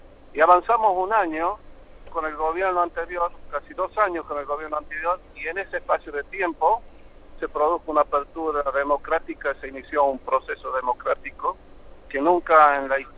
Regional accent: La Rioja, Argentina; lo estoy planteando como riojano, como hombre del interior de la provincia, originario de lugares muy alejados de la capital

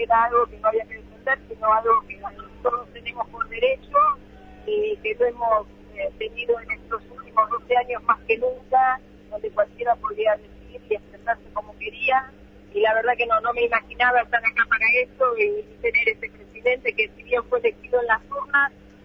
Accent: Buenos Aires, Argentina; De Capital.

